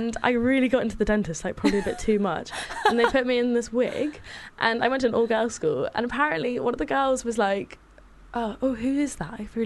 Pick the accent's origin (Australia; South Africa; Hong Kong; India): South Africa; also born or lived in United Kingdom; if I want to say I'm South African, I can say I'm South African. If I want to say I'm, you know, British, I can say that.